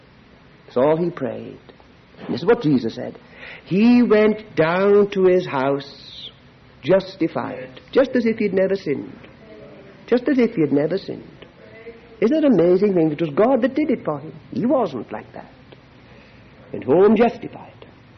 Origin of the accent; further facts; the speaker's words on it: Wales, United Kingdom; being a Welshman like myself